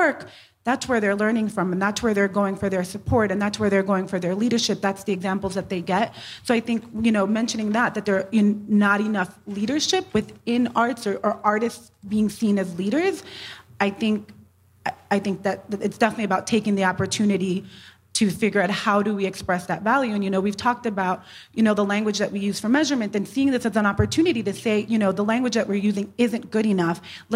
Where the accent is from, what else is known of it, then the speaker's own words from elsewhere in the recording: New York, United States; I know growing up in New York, you know, I didn't go to a museum unless it was as a school trip.